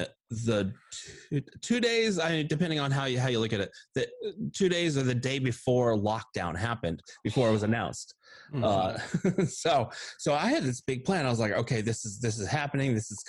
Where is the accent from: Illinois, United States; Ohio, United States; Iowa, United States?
Iowa, United States; moved away as an adult; also born or lived in Florida / Los Angeles; So I moved to Florida. I'm originally from Iowa, and then got out the Army, moved to Florida. Spent a couple years back in Iowa to be closer to family.